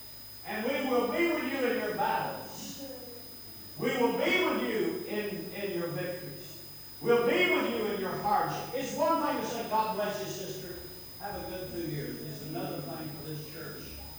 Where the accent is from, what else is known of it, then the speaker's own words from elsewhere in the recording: the South, United States; Now I come from the South.